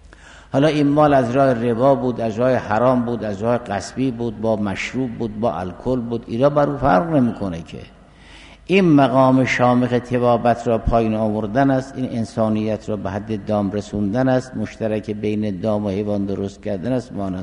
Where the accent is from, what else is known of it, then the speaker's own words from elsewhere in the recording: Iran; ما هم آبای بون زرتشتی بود، ما هم ایرانی بودیم، ما هم ایرانی هستیم، منتها با اسلام قبول کردیم تو سرزمینی.